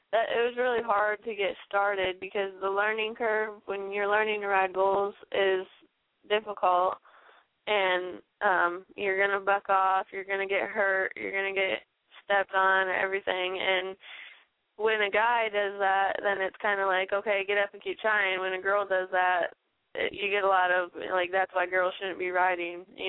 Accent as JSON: {"language": "English", "region": "Michigan", "country": "United States", "said": "I'm from Michigan, a small little town"}